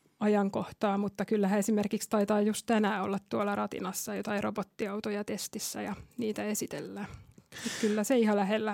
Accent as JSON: {"language": "Finnish", "town": "Tampere", "region": "Pirkanmaa", "country": "Finland", "said": "Ja koska ollaan tamperelaisia ja nähdään, että"}